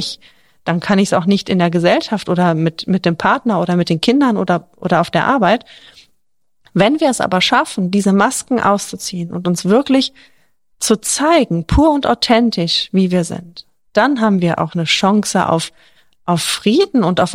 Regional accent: Cologne, North Rhine-Westphalia, Germany; born there; weil ich bin geboren in Köln

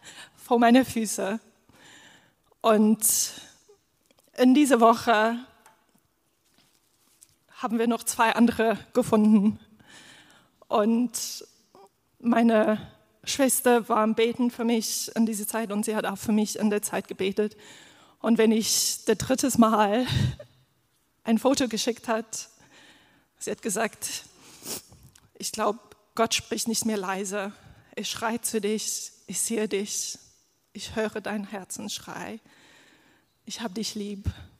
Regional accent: South Africa; German is a second language; alle wissen, dass ich aus Südafrika komme. Das ist meine Heimat.

